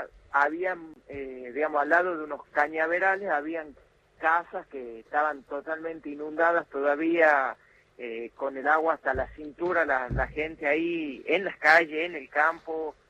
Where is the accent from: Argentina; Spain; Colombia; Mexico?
Argentina; Tucumán; La verdad que como tucumano te da vergüenza